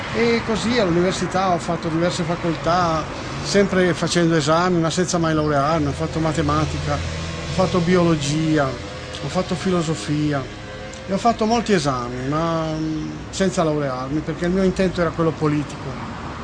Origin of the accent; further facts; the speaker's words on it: Lombardy, Italy; born there; sono nato nell'Oltrepò Pavese, la zona dei vini. Mio padre era un comunista convinto, mia madre cattolica, non praticante